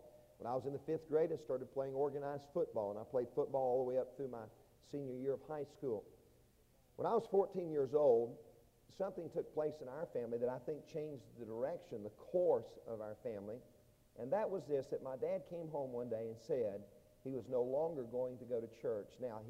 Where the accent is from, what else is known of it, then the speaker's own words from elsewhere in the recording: South Carolina, United States; Now, growing up in South Carolina in the Bible Belt, you know, you hear the terminology salvation a lot.